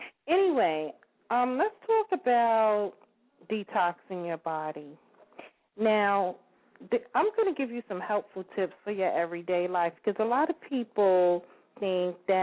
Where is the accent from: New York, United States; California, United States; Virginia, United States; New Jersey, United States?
New York, United States; Had to throw that … up in there because, you know, I am from New York.